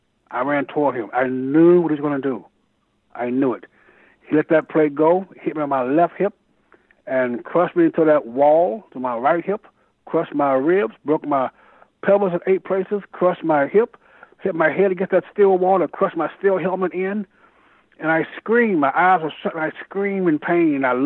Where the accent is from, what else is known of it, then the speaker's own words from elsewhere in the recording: St. Louis, Missouri, United States; I grew up in St. Louis. I remember the first time I saw a white person. I was 7 years old, a white guy walking down the street selling insurance.